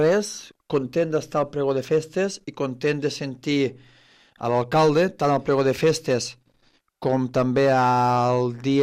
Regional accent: L'Ametlla de Mar, Catalonia, Spain; soc de la Cala, soc regidor d'este poble

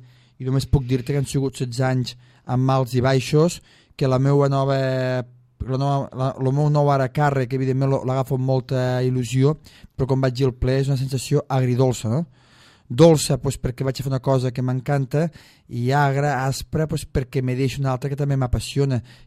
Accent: Catalonia, Spain; el sentiment de pensar que Catalunya, que som el sud de Catalunya i que no ens tenen en compte

